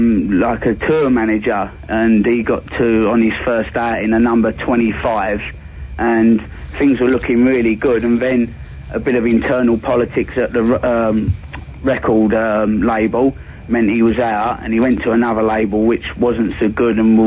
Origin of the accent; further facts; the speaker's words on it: England, United Kingdom; Oh, is it really that obvious, my accent?